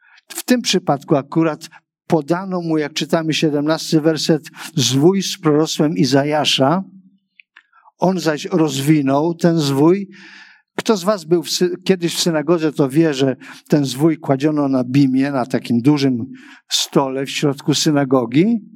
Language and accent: Polish; Siemianowice Śląskie, Silesian Voivodeship, Poland; Ja z brzydkiego, przemysłowego miasta Siemianowic Śląskich. To nie jest ładne miasto, zaręczam.